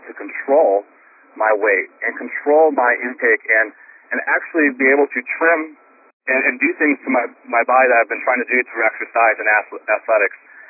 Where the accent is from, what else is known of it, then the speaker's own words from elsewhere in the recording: Midwest, United States; I am from the Midwest, so I do love protein.